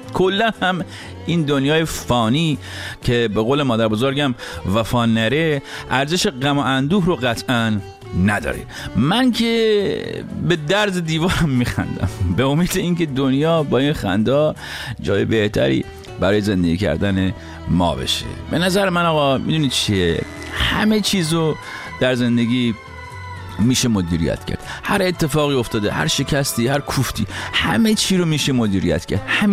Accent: Iran; moved away; در جامعه‌ای بزرگ شدم که هیچ حس مشترکی نسبت به حاکمانش نداشتم. در کشوری بزرگ شدم که تعلقی نسبت بهش احساس نمی کردم، به خاطر اینکه من فقط 3 سالم بود که انقلاب شد. و در خانواده بزرگ شدم که اصلا انقلاب اسلامی نمی خواست.

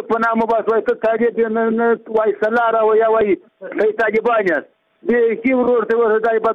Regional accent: Ghormach, Faryab, Afghanistan; زه د غورمای د ولسوالۍ یم.

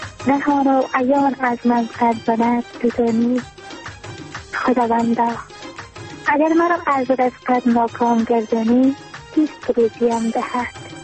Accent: Afghanistan

